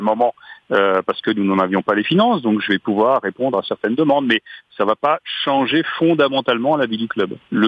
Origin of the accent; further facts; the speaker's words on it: Normandy, France; comme on dit chez nous en Normandie, du beurre dans les épinards